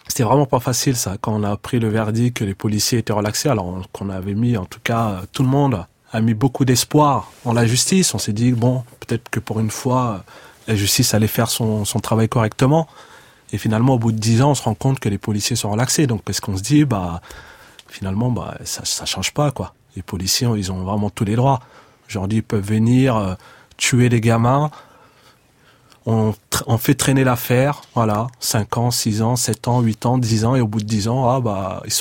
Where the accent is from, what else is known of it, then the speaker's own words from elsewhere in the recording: France; on s'est toujours considérés comme des citoyens français, parce qu'on est né là, on est français.